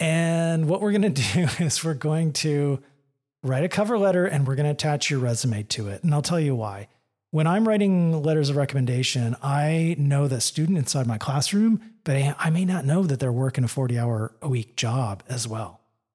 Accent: California, United States; It was really cool, and fall, something I had never seen growing up in Southern California.

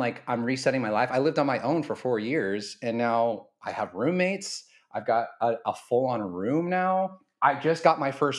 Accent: Portland, United States; I grew up in Portland. It was my mom, my sister, and I, and I grew up without a dad. And as I said, we lived in a really conservative, religious community in a small town in Portland.

